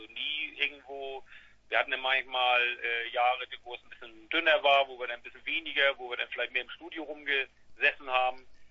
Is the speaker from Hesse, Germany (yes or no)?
no; Flensburg, Schleswig-Holstein, Germany; Aber sonst, wir sind gebürtige Flensburger, ne? Sind hier aufgewachsen